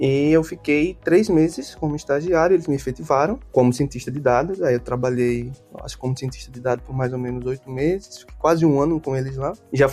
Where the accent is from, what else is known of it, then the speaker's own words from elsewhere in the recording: Aracaju, Sergipe, Brazil; moved away as an adult; Eu sou de Aracaju, Sergipe, é o menor estado do Brasil